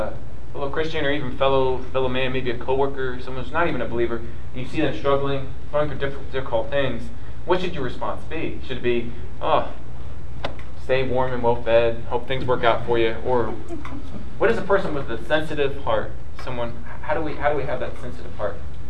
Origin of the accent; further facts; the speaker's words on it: United States; growing up in the United States here as a male, you know, it's never good to be seen crying.